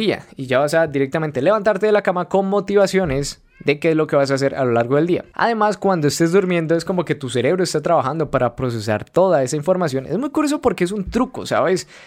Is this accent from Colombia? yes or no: yes; Colombia; No sé por qué digo güey si soy colombiano, parce.